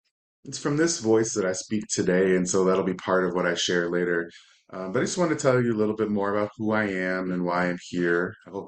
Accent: Chicago, Illinois, United States; As Emiko said, I come from Chicago.

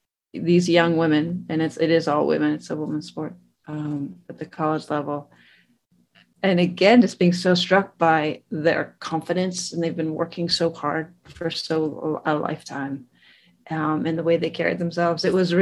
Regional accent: Pittsburgh, Pennsylvania, United States; I grew up in Pittsburgh

